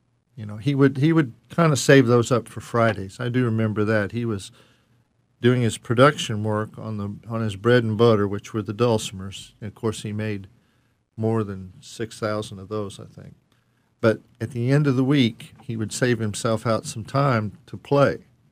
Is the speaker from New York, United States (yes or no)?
no; Mount Sterling, Kentucky, United States; No, I'm from Mount Sterling.